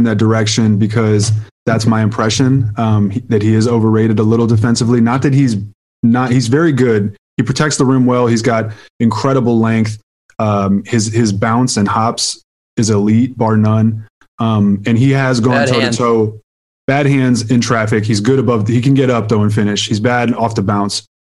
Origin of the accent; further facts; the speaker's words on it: Houston, Texas, United States; like, I'm from Houston, right? So Rockets